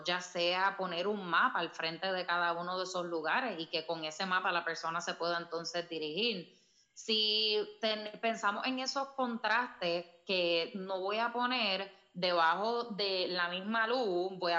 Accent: Arecibo, Puerto Rico; yo soy de Arecibo, ¿verdad? Yo de la casa de mis papás de Arecibo

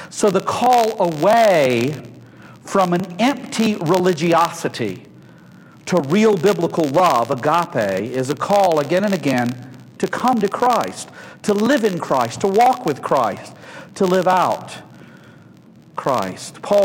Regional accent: Chicago, Illinois, United States; I'm from Chicago.

